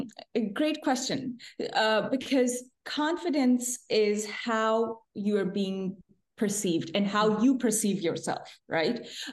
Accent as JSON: {"language": "English", "country": "Pakistan", "tie": "born or raised there", "also_born_or_lived": "California / Ann Arbor / New York City", "moved": "as an adult", "lives_now": "United States", "said": "As a very little child, I lived in California. I was born in California as well. But most of my schooling took place in Pakistan because my parents are from there and they moved back."}